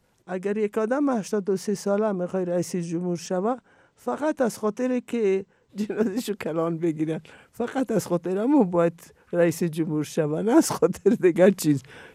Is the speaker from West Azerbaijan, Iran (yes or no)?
no; Razavi Khorasan, Iran; accent: Mashhadi; Persian is a second language; یکم که لهجه من مشهدی هم هست، من این فارسی رو یاد دارم که نیمش خراسانی است، نیمش هراتی است، نیمش از خودم است.